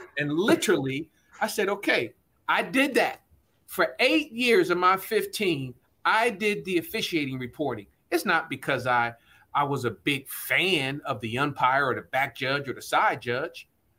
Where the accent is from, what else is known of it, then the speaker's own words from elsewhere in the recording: Trenton, New Jersey, United States; also born or lived in Lower Bucks County, Pennsylvania; I grew up in Trenton, New Jersey, and in Lower Bucks County, wanting to play for Buddy Ryan.